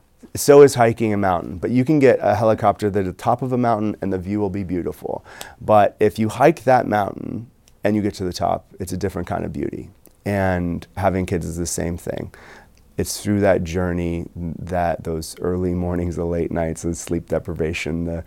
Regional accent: Canada; as I'm Canadian

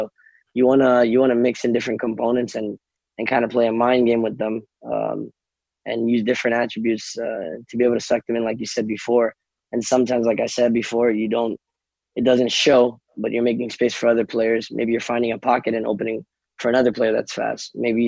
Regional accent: Harlem, New York, United States; also born or lived in Miami, United States; Well, I grew up, I mean, just by nature, I grew up in Harlem and Miami. So it's two big cities

